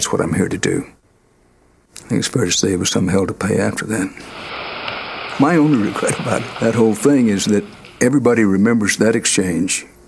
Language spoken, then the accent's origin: English; Houston, Texas, United States; By this time, in Houston, it was my hometown